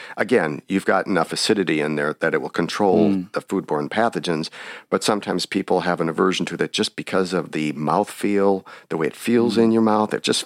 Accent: Wisconsin, United States; I grew up in Wisconsin. I was used to eating rancid butter my whole life and never knew it until I went to college

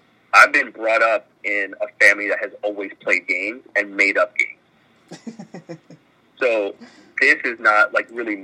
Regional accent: Toronto, Ontario, Canada; I am in Canada. I'm in Toronto right now, but by way of Jamaica. I'm first-generation Canadian, but I'm Jamaican-Canadian as well at the same time.

